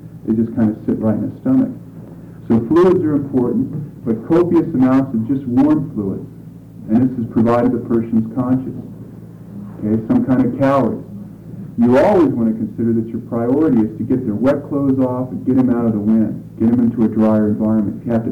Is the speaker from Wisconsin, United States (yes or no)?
yes; Wisconsin, United States; You know, they said, you're hypothermic. No, we're not. We're from Wisconsin.